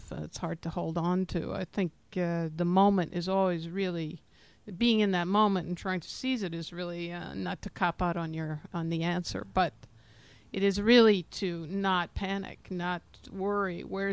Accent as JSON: {"language": "English", "region": "Indiana", "country": "United States", "said": "I mean, I came from Indiana, and Claudia came from Georgia."}